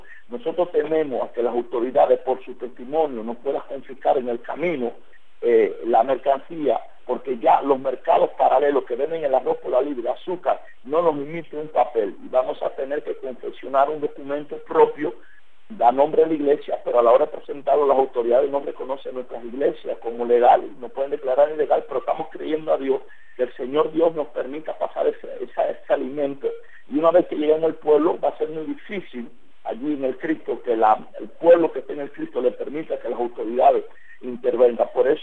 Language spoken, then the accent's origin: Spanish; Cuba; en el nombre que somos cubanos